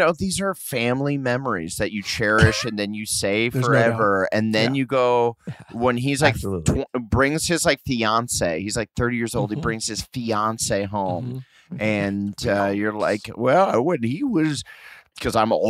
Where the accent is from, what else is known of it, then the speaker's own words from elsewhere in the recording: Omaha, Nebraska, United States; In my hometown, Omaha, we're like, all right, doing the guitar bit